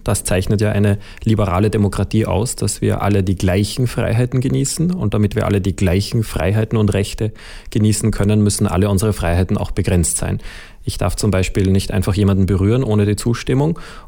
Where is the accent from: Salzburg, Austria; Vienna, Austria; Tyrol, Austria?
Salzburg, Austria; als ich bin in der Natur aufgewachsen in Salzburg und habe dort die Verbundenheit von allem wahrgenommen.